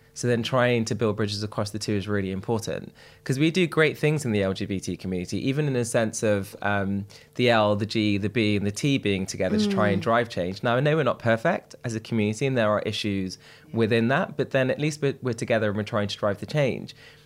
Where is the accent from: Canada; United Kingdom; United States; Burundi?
United Kingdom; Derby, East Midlands; Sikh, I'm Indian, I'm working class, I'm a middle child. There are so many. I'm from Derby